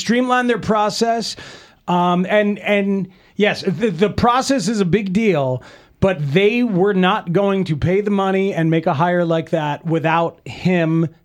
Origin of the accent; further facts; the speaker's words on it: New Jersey, United States; Like I remember, I visited Northwestern when I was a kid growing up in Jersey.